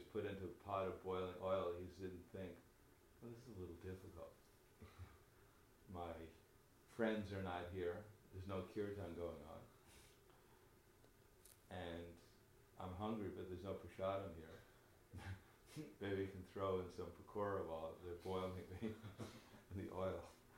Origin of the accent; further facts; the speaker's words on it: United States; I was born a different one. They're Indian. I'm American.